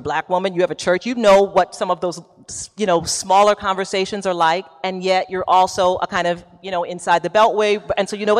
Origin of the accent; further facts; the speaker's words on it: New York, United States; now in Baltimore, United States; And I'm from New York